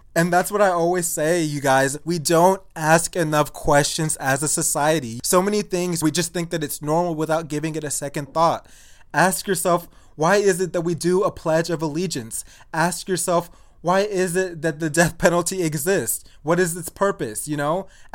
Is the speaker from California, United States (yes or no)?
no; Texas, United States; I don't know if that's because we grew up in Texas.